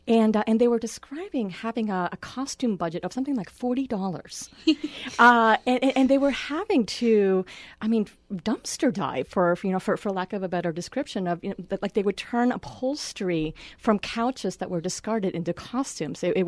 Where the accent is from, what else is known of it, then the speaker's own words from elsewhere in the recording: New Haven, Connecticut, United States; now in Medford, United States; I came from Connecticut, so I was coming straight from school, and to get from New Haven, Connecticut to Medford, Oregon requires every mode of transportation short of a rickshaw and a dog sled.